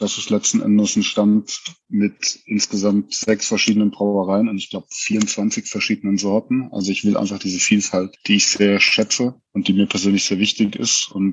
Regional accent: Weinheim, Baden-Württemberg, Germany; Ich bin in Weinheim geboren, komme aus dem Odenwald, aus dem angrenzenden.

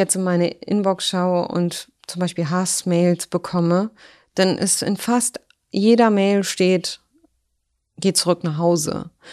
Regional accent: Germany; ich bin Deutsche mit palästinensischer Abstammung, palästinensischen Wurzeln.

